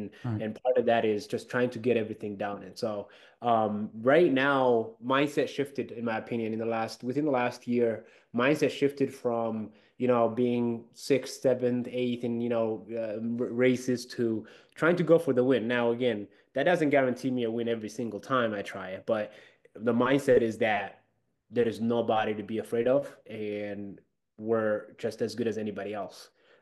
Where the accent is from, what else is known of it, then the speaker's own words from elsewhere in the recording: Ethiopia; English is a second language; the race that we put together in my hometown this last December is probably the biggest race that they've ever had. And I think pretty close, almost all of Ethiopia